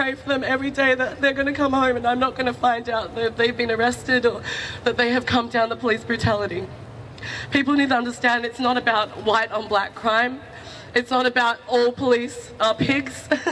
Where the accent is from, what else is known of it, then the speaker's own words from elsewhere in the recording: Australia; The fact that I'm born and raised in Australia and I can't go to a store without getting pulled up because I look suspicious, that says something.